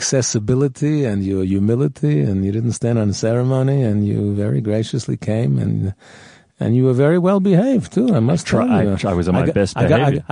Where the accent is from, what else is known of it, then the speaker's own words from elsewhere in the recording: New York, United States; moved away as an adult; including where I was brought up in New York